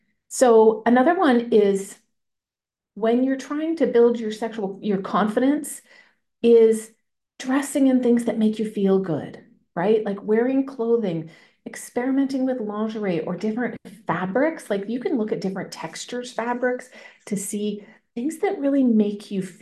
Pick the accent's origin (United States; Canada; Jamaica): Canada; Now, I'm Canadian, so we do whatever it is we do up here.